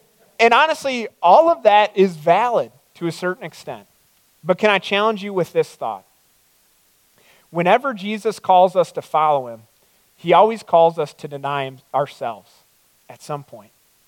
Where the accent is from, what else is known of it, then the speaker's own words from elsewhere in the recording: Strongsville, Ohio, United States; I grew up in Strongsville. That was my old stomping grounds. And that was home.